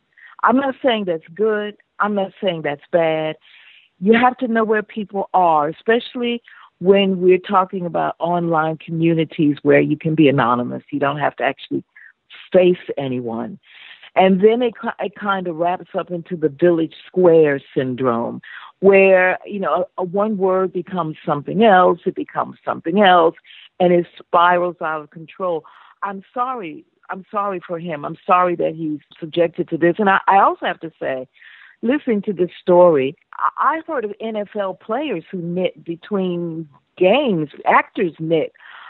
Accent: United States; I'm American. I'm African-American.

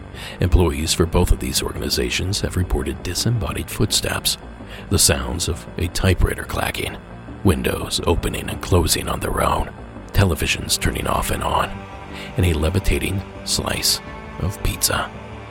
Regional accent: Akron, Ohio, United States; near where I grew up in Akron, Ohio.

